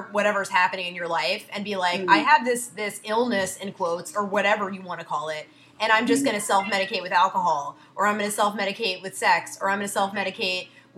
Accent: New York, United States; growing up in New York, we would say, you know, if somebody said partner, you would assume that it was the person was in a lesbian or gay relationship.

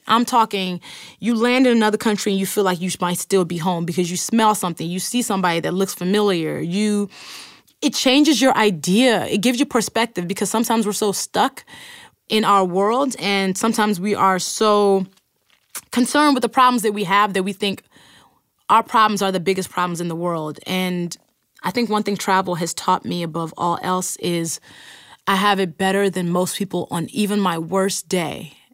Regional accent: United States; accent: American; Just my American accent has stopped foolishness from happening.

